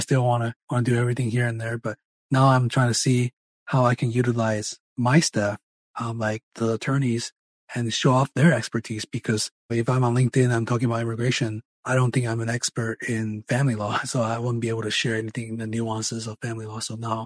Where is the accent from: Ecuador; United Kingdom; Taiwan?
Taiwan; now in Oklahoma City, United States; I'm originally from Taiwan, and I started my own law firm here in Oklahoma City 2 years ago.